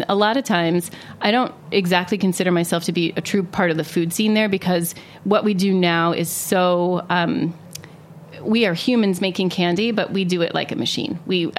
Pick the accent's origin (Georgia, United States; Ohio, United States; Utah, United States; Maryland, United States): Ohio, United States; I grew up in Ohio and took a lot of road trips between Ohio and to various places in the South.